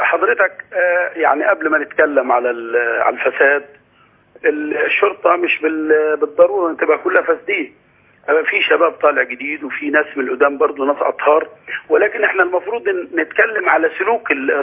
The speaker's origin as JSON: {"language": "Arabic", "country": "Egypt", "said": "ولا بيتناسب مع سلوكنا كمصريين."}